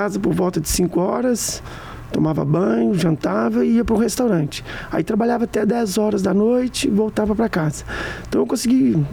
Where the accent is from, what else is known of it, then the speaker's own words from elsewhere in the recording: São João del Rei, Minas Gerais, Brazil; born there; eu nasci em São João del Rei, no distrito do Cajuru, que voltei lá recentemente, depois de muitos anos. A minha família é toda da região de São João del Rei.